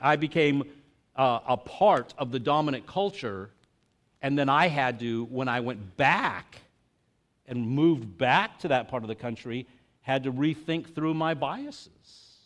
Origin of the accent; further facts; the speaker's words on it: El Paso, Texas, United States; I grew up on the Mexican border, and the town I grew up in is now today, I would say, somewhere between 80 and 90% Hispanic.